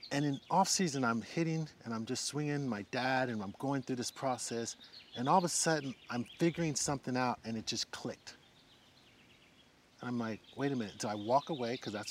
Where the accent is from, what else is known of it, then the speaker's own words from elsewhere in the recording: California, United States; I grew up in the Bay Area.